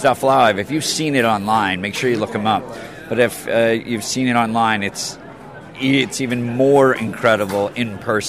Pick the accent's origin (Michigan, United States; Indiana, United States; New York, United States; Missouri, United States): Missouri, United States; St. Louis; St. Louis, Missouri. Yeah, we're both from St. Louis.